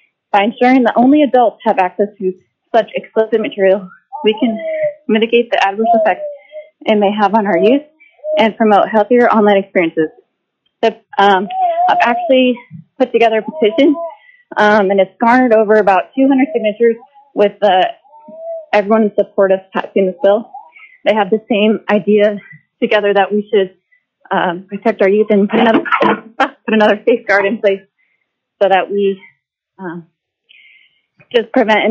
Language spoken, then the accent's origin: English; Anchorage, Alaska, United States; I'm from District 11 in Anchorage, Alaska.